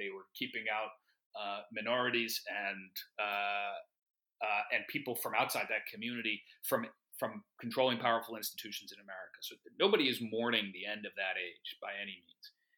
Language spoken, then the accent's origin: English; Greenwich, Connecticut, United States; And part of growing up in Greenwich was this awareness of a certain, obviously, a sense of abundance.